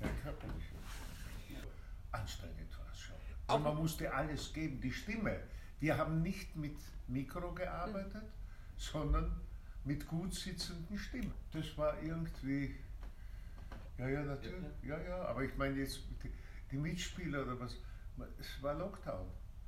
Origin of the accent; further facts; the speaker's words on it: Vienna, Austria; ich komme aus Wien, wo ich auch studiert habe.